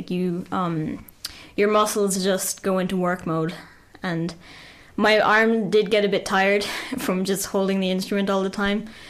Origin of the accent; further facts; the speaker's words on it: Limerick, Munster, Ireland; I am from Limerick.